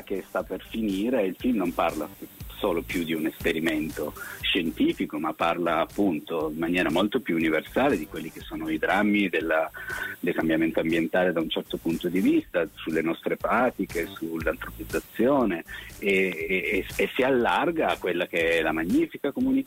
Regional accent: Turin, Piedmont, Italy; Io sono di Torino.

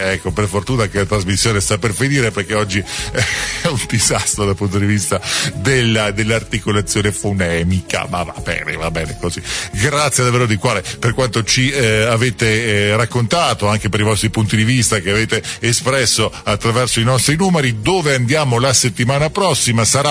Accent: Trento, Trentino-Alto Adige, Italy; essendo nato e cresciuto a Trento, una città insomma di piccole dimensioni, 100.000 abitanti in un territorio che a livello regionale fa 1 milione

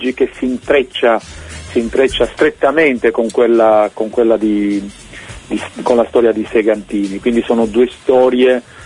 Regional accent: Calabria, Italy; born there; moved away as an adult; also born or lived in Germany; now in Trentino, Italy; della mia vita dove ho vissuto più a lungo, vissuto a lungo anche in Germania, e sono nato in Calabria, però a 20 anni sono partito dalla Calabria, quindi sono stato più tempo, più a lungo in Trentino

